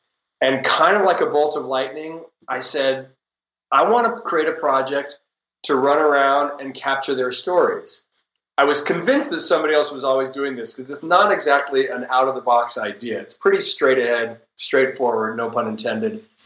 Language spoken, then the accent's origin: English; Los Angeles, California, United States; So I was born and raised actually here in Los Angeles. One of the few people who was born and raised here and actually lives here.